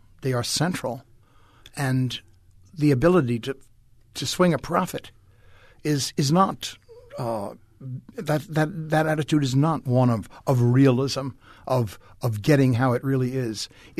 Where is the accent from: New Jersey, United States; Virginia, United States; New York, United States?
New York, United States; Maybe it was because I came from New York